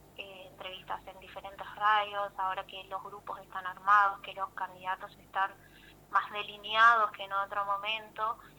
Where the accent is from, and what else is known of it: Corrientes, Argentina; born or raised there; also born or lived in San Salvador de Jujuy